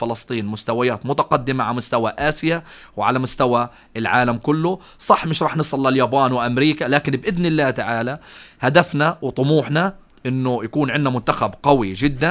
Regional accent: Gaza Strip, Palestine; يعني الصلاة المغلقة اللي عندنا في غزة نص الملعب

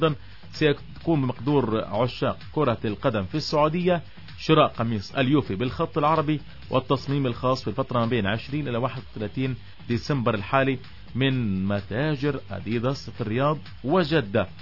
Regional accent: Gaza, Gaza Strip, Palestine; احنا اليوم نتكلم عن 15 شيك بتيجي عندنا بغزه هان

